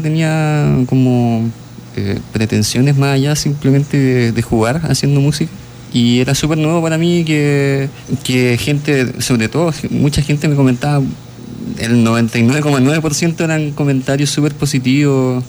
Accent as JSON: {"language": "Spanish", "country": "Chile", "said": "No sabiendo que yo era chileno también. Después yo les respondía. Sí, muchas gracias, yo también soy de Chile."}